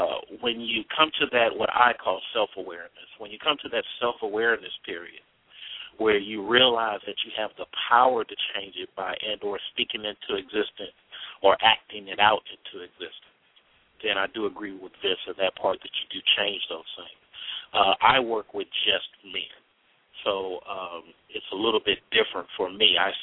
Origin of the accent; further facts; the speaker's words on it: California, United States; I believe that I come from the West Coast, and in the West Coast, people tend to talk and not put themselves in such a defensive mechanism or as much of a controlling mechanism. We have this saying in California